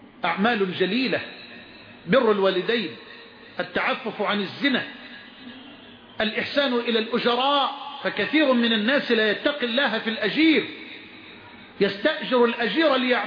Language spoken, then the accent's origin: Arabic; Egypt; واجعل بلدنا مصر واحة للأمن والأمان